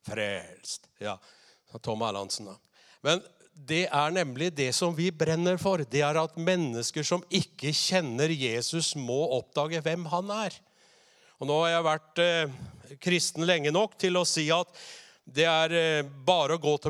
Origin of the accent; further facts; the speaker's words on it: Østfold, Norway; Neida, jeg er fra Indre Østfold.